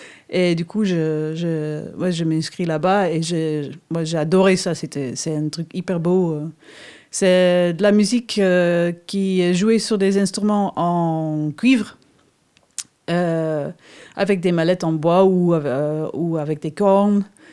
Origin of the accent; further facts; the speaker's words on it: Netherlands; je viens d'Hollande, ou les Pays-Bas, pour être précis.